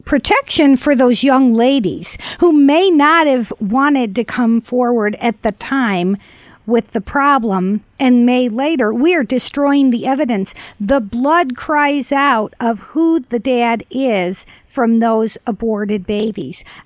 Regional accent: Missouri, United States; I know you're from California, where you have people way to the left end of the spectrum, but I'm from Missouri, where the majority of the people are pro-life.

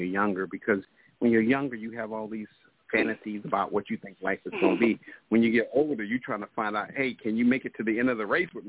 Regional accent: Florida, United States; She done already called me out. I'm from Florida.

